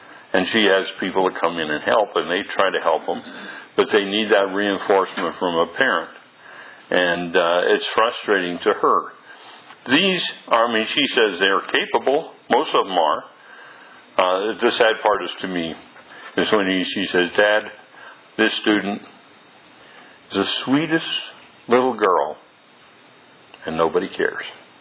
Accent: Bridgeport, California, United States; born there; I was born in Bridgeport, California, on the backside of the Sierra Mountains.

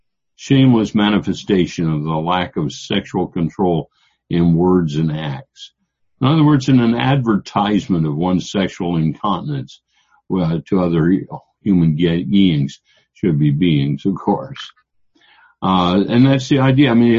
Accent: Washington, United States; I don't remember anything in my years of growing up in different places. And in my life, I was raised in Eastern Washington, and there were things that were repulsive and not good there.

